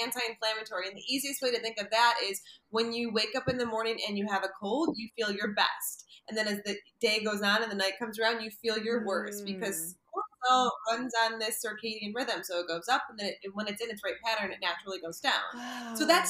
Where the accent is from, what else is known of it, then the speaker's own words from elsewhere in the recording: Buffalo, New York, United States; now in Omaha, United States; Even in the snow, like, I'm originally from Buffalo, New York, like, get outside.